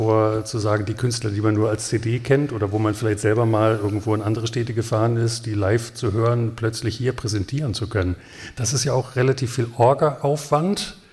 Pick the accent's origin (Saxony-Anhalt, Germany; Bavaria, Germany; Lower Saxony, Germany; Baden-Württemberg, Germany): Lower Saxony, Germany; Hanover; Nun bin ich als Hannoveraner